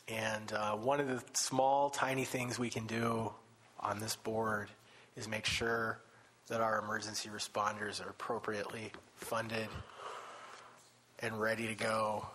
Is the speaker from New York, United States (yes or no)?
no; California, United States; I grew up in San Bernardino County.